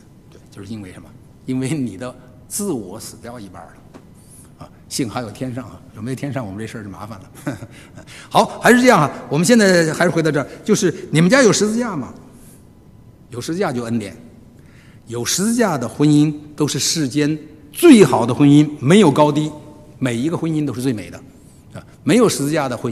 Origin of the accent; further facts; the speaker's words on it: Beijing, China; 我每次出来都像着这个我们北京话叫人模狗样的都穿着